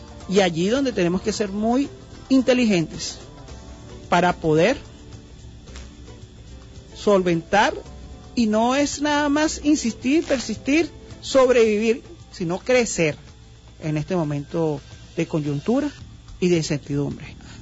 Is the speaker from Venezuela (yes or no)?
yes; Venezuela; Nosotros como venezolanos, los últimos 20 años hemos vivido en un dinamismo constante político, social y económico